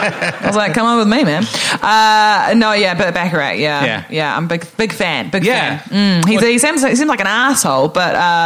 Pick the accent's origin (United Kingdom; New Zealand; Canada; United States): New Zealand; I am from New Zealand.